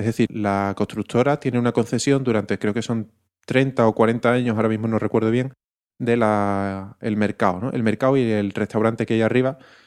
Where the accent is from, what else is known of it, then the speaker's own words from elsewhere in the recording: Seville, Andalusia, Spain; Pero yo como sevillano